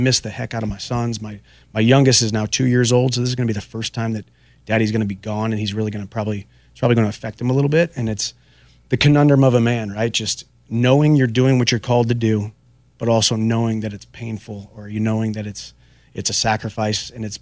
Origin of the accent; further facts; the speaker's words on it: Missouri, United States; She's from Missouri. I'm from Missouri.